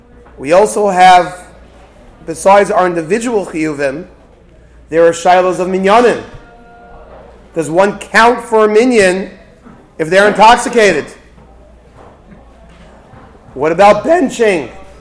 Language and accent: English; New York City, New York, United States; I come from New York.